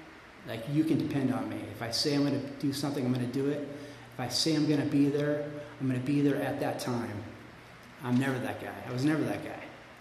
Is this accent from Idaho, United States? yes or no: no; Lancaster, California, United States; For instance, I grew up here in Lancaster.